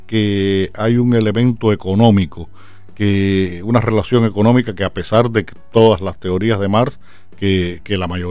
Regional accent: Cuba; yo soy un escritor cubano que vive en Cuba y escribo sobre la realidad cubana. Y lo hago porque decidí vivir en Cuba.

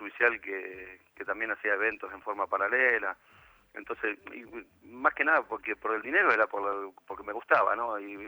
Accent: Burzaco, Buenos Aires Province, Argentina; Mi madre vive en Rafael Calzada y yo me crié prácticamente la mitad de mi infancia en Bursaco.

